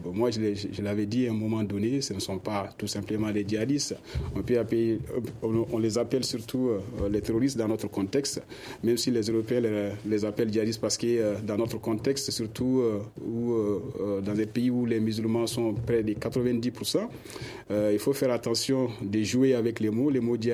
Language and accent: French; Mali; comme nous sommes tous des Maliens